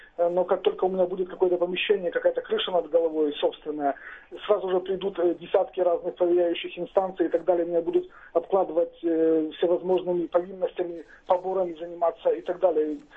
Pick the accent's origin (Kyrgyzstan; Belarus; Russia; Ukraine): Belarus; Ну, я тоже белорус, поэтому могу это процитировать.